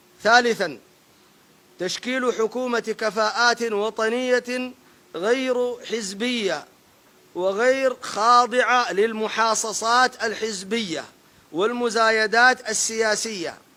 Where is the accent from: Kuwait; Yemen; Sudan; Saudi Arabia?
Sudan; فإن بلادنا السودان